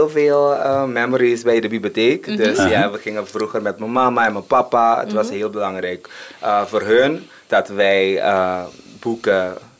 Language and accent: Dutch; Curaçao; Ik ben opgegroeid op Curaçao en een beetje in de kerk.